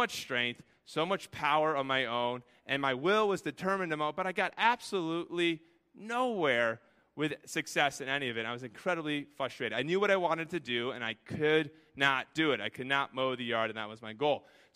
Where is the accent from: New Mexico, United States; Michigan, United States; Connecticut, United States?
Connecticut, United States; I remember when I was growing up in Connecticut, I remember some of the neighbors had some very tiny yards